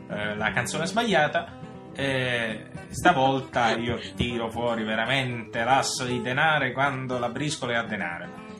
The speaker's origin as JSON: {"language": "Italian", "region": "Calabria", "country": "Italy", "said": "io sono calabrese, non mi chiedere perché qua si mangia il pesce norvegese"}